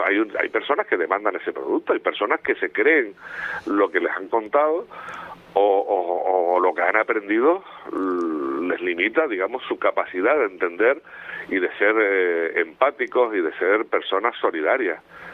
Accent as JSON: {"language": "Spanish", "region": "Canary Islands", "country": "Spain", "said": "que somos emigrantes los canarios"}